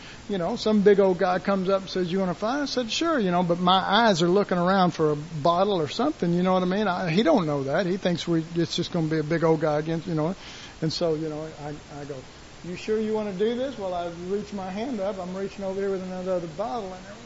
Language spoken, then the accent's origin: English; Dallas, Texas, United States; and I was raised that way. I was raised in Oak Cliff.